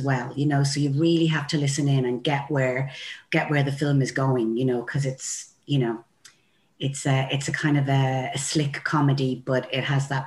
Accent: Cabra West, Leinster, Ireland; It's funny because I'm from Cabra West

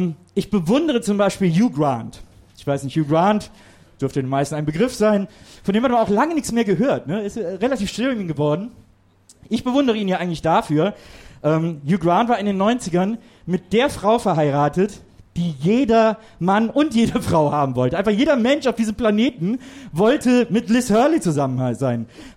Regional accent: North Rhine-Westphalia, Germany; ich komme aus der Nähe von Köln, aus einem kleinen Städtchen.

